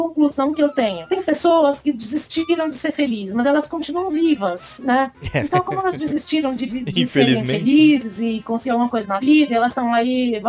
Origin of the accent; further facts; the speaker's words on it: Guarulhos, São Paulo, Brazil; Eu nasci em Santana. Santana. Na Zona Norte. Uhum. E aí a gente morava em Vila Galvão, minha mãe até hoje mora em Vila Galvão, em Guarulhos.